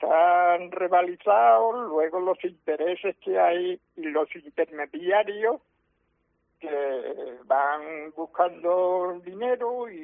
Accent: Madrid, Community of Madrid, Spain; born there; now in Cádiz, Spain; aunque soy nacido en Madrid

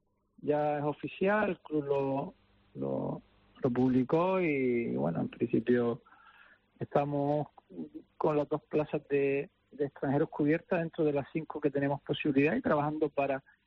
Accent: Canary Islands, Spain; a ver si me permite poder disfrutar como cualquier canario de ese partido

